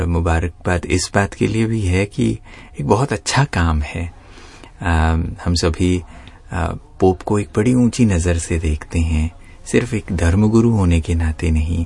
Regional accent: India; मैं भारत से हूँ

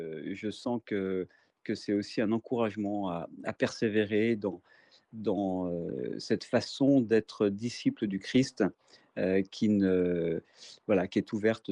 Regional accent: Algeria; Et je suis Algérien, et donc c'est aussi en tant qu'Algérien que je reçois cet honneur qui m'est fait.

